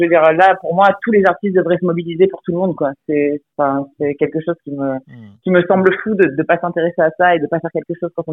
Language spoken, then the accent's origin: French; Correns, Provence-Alpes-Côte d'Azur, France; je viens de Corrence, mais le Cotignac, Brignoles, Leval, Montfort, Carcès, c'est des villages qui ont bercé mon enfance